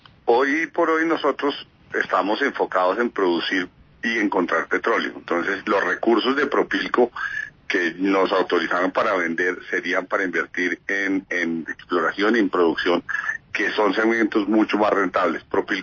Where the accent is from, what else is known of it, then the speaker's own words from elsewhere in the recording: Colombia; todos los dueños que somos todos los colombianos